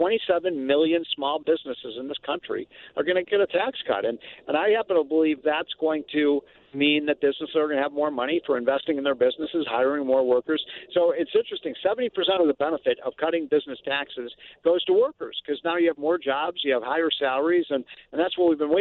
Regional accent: Chicago, Illinois, United States; Yeah, first of all, I think you guys know, I'm from Chicago, and what's happened in that state is a sad, sad commentary

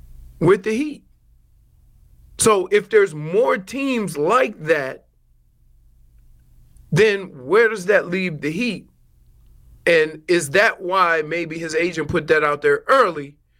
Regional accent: New Orleans, Louisiana, United States; I don't look. I'm from New Orleans.

